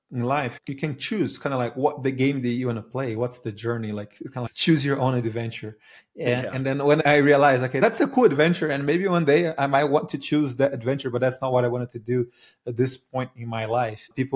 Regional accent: Brazil; now in United States; So I grew up in Brazil. My mother was a teacher. My father worked in construction, so didn't come from money at all. So like a lower middle class family.

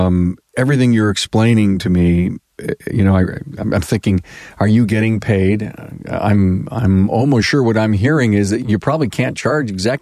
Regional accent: New York, United States; By the way, I'm from New York, and we have state inspections

